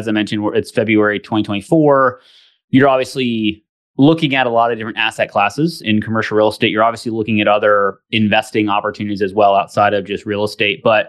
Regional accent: Northeast, United States; even though I grew up in the Northeast.

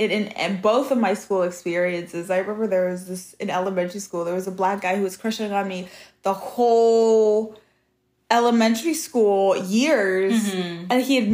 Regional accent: Brooklyn, New York, United States; especially growing up in Brooklyn, that was the context.

